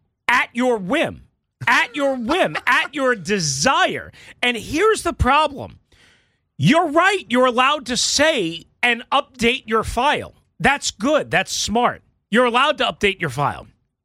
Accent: New York, United States; born there; because he was born in South Carolina and I was born in New York.

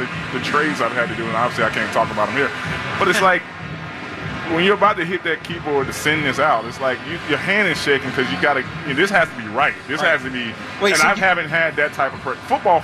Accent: Kelvin, Alabama, United States; Again, I grew up in Kelvin, Alabama. We barely made the, you know, 11 people on the inside.

